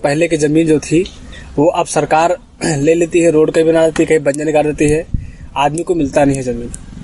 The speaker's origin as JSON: {"language": "Hindi", "town": "Angal Bazar", "region": "Uttar Pradesh", "country": "India", "said": "हम ये अंगल बाजार के हैं"}